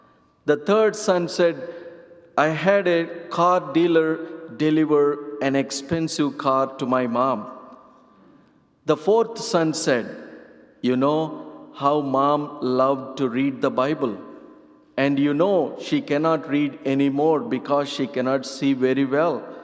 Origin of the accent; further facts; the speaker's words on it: Andhra Pradesh, India; first language Telugu; English is a second language; am from southern part of India, from the state of Andhra Pradesh. Our state language is Telugu, so my mother tongue is Telugu.